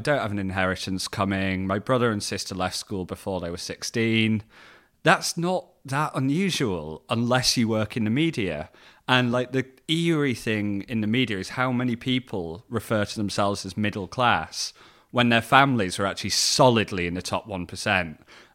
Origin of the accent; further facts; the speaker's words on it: Yorkshire and the Humber, United Kingdom; accent: Yorkshire; If I go back to Yorkshire or talk to my family, my accent comes back in very sort of full force.